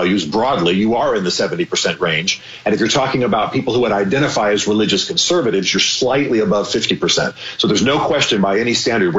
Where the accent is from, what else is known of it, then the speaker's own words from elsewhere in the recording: the South, United States; I think the hardcore, I'm from the South, so I call it the hardcore Bubba vote